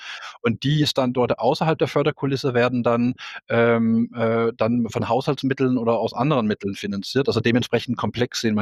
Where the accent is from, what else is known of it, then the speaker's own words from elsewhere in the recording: Denmark; German is a second language; now in Germany; ich komme ja ursprünglich aus Dänemark